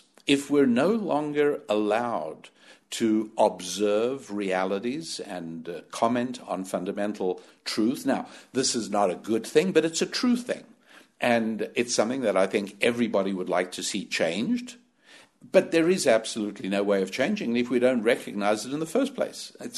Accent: United States; A third thing is I'm an American.

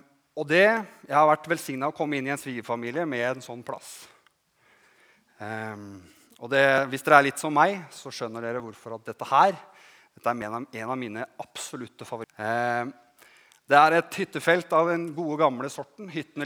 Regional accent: Ulefoss, Telemark, Norway; jeg vokste opp på Ulefoss, på Philadelphia Ulefoss.

